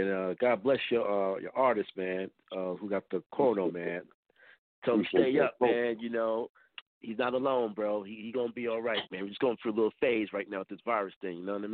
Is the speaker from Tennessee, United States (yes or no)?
no; Bronx, New York, United States; I'm in Harlem right now, dude. I grew up in the Boogie Down Bronx, the home of hip hop, but I'm in Harlem right now at this moment.